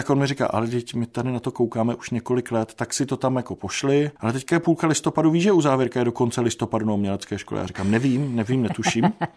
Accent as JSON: {"language": "Czech", "town": "Chrudim", "region": "Pardubice Region", "country": "Czechia", "tie": "born or raised there", "said": "Já jsem vyrůstal v Chrudimi ve východních Čechách."}